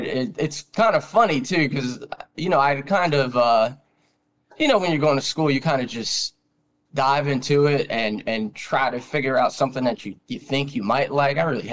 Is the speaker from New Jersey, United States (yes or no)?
yes; Trenton, New Jersey, United States; Yeah, we're all from Jersey.